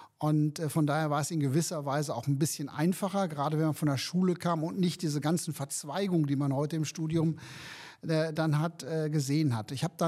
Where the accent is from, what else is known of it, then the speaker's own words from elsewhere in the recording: Dortmund, North Rhine-Westphalia, Germany; born there; now in Hanover, Germany; Seit 2001 bin ich hier in Hannover, fühle mich in Hannover wohl, bin zwar geboren in Dortmund, aber bekennender Hannoveraner und das ist meine Heimat.